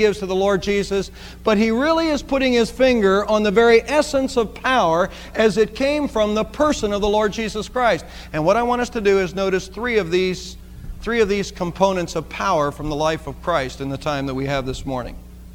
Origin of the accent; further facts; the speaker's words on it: Savannah, Ohio, United States; And I said, "Well, I'm from Savannah, Ohio, about 20 miles away."